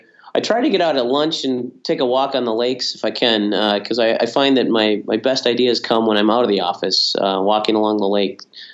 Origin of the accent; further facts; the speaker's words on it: Madison, Wisconsin, United States; I grew up in the Midwest here in Madison, Wisconsin